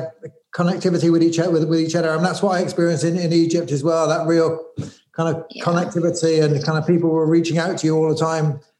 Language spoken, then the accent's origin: English; Bristol, South West England, United Kingdom; moved away as an adult; also born or lived in London; now in Galway, Ireland; I'm English, so I grew up in Bristol, and I spent my life in Northern England and then in London. And I came, it must have been, I'm trying to guess, probably 9 years ago, eight, 9 years ago to Ireland. And we settled here in Galway.